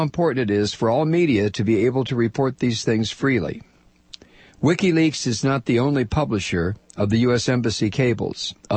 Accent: Australia; I have been accused of treason, even though I am an Australian, not a U.S. citizen.

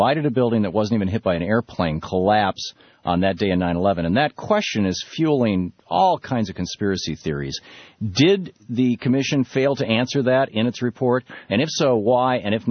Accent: United States; other than, you know, I'm an American and I'd like to know what's going on.

